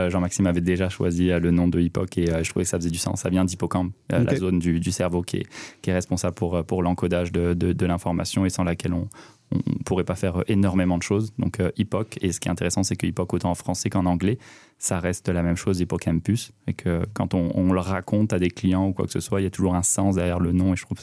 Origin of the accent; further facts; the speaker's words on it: Tahiti, Windward Islands, French Polynesia; also born or lived in France; now in Montreal, Canada; Français, immigré à Montréal depuis 10 ans, bientôt 11. Je suis né en France. J'ai grandi sur la petite île de Tahiti en Polynésie française, pas très loin de Bora Bora, que beaucoup de gens connaissent. J'ai immigré à Montréal en 2013.